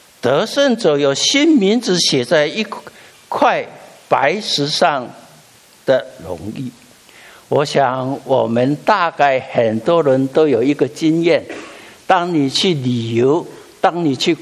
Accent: Taiwan; 我是在台湾长大，那在台湾当时有一个规定，就是每一个人都要服兵役。

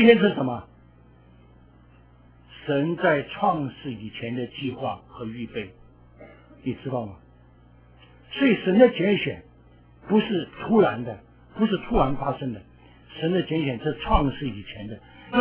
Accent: China; 我们中国人呢，以前蒋介石讲是四面的总部，四万万总部啊

